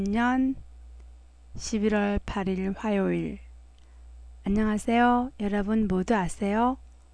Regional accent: South Korea; 네, 알아요. 제가 한국인이기 때문이라고요.

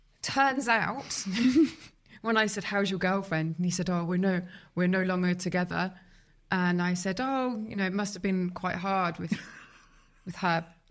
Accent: Redditch, West Midlands, United Kingdom; I'm from Redditch. I had been working in McDonald's until about, you know, a few years before that. Drive a Metro GTI. Have no clue, didn't grow up with any money.

